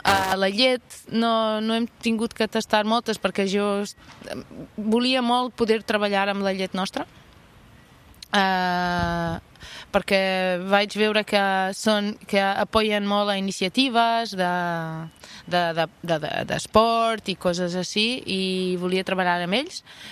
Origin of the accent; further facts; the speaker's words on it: Lisbon, Portugal; De Lisboa.